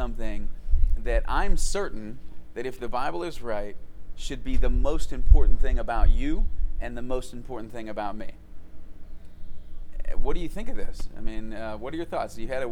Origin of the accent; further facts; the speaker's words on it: Mineral Ridge, Ohio, United States; I'm from Mineral Ridge, Ohio.